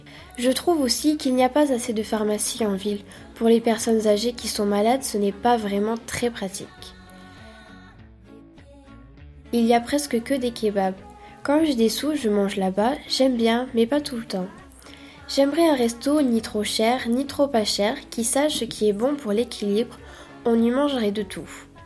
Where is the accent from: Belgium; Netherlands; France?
France; Port-Saint-Louis-du-Rhône, Provence-Alpes-Côte d'Azur; also born or lived in Martigues; Je suis de Port-Saint-Louis. J'y habite avec mon père. Je suis née à Martigues, mais je me sens de Port-Saint-Louis.